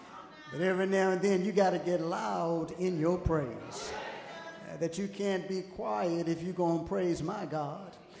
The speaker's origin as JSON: {"language": "English", "town": "Richmond", "region": "Virginia", "country": "United States", "tie": "born or raised there", "said": "just a little boy growing up in the West End part of Richmond"}